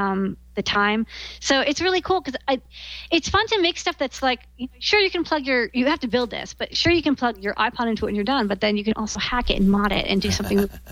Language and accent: English; Boston, Massachusetts, United States; Thing is, I grew up in Boston